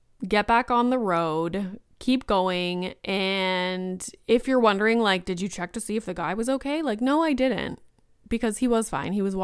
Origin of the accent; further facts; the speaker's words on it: Ontario, Canada; I'm from Northern Ontario.